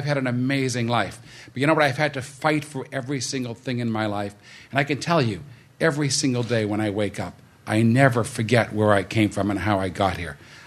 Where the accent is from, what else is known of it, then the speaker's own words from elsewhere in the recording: Massachusetts, United States; also born or lived in West Palm Beach; I grew up middle class in Massachusetts.